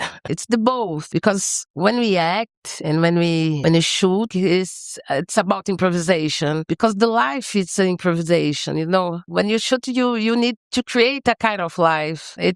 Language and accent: English; Belo Horizonte, Minas Gerais, Brazil; English is a second language; I'm from Belo Horizonte. Belo Horizonte, it's a city near São Paulo, near Rio de Janeiro